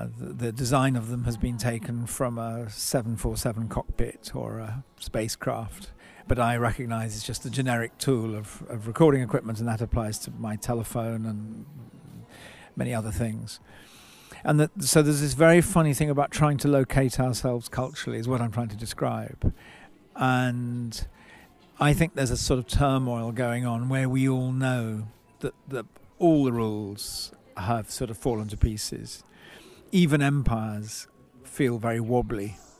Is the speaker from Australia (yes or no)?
no; England, United Kingdom; as an American and me coming from England, to be in a town like Faenza